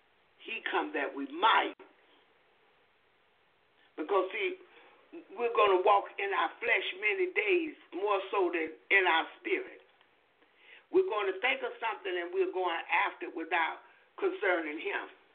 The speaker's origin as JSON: {"language": "English", "town": "Jacksonville", "region": "Florida", "country": "United States", "tie": "born or raised there", "said": "In my hometown, Jacksonville, Florida."}